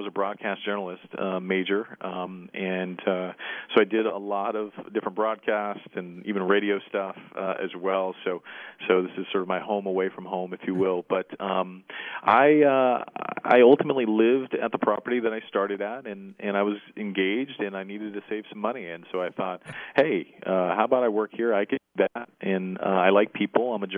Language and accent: English; California, United States; now in San Antonio, United States; I am based here in San Antonio. I'm originally from California. We've been here about seven years or so